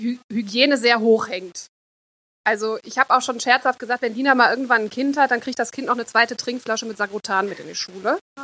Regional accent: Voerde, North Rhine-Westphalia, Germany; ich bin ja auf dem Land groß geworden, in Förde am Niederrhein

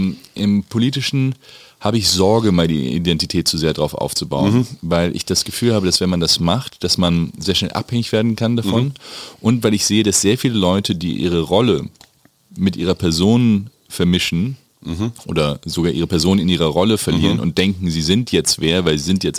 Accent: Hesse, Germany; Also ich bin jüngster Sohn von vier, ich bin Hesse

